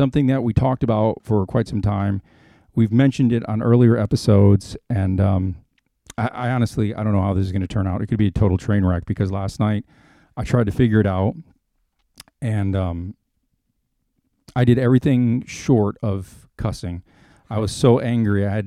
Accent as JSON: {"language": "English", "town": "Flint", "region": "Michigan", "country": "United States", "tie": "born or raised there", "said": "Michigan. As a matter of fact, we grew up just like 4 or 5 blocks apart. Double check once we call up Ray. I grew up on Bennett. I can't remember which street he grew up on. We went to the same elementary school. We graduated from Flint Central together."}